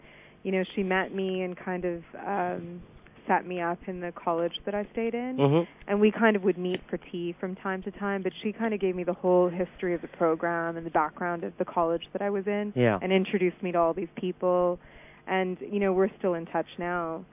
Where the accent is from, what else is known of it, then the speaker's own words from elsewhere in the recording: Vancouver, British Columbia, Canada; the kind of crowd that I grew up in Vancouver was not just school friends.